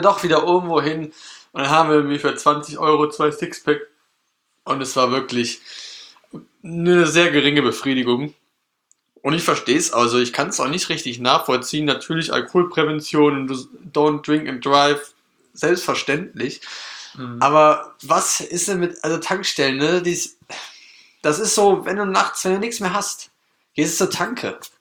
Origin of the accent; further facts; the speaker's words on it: North Rhine-Westphalia, Germany; wir kommen aus NRW